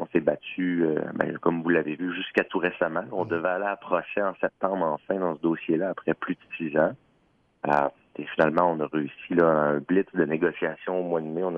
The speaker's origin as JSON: {"language": "French", "town": "Quebec City", "region": "Quebec", "country": "Canada", "tie": "born or raised there", "said": "je viens de la région de Québec, j'ai toujours été ici"}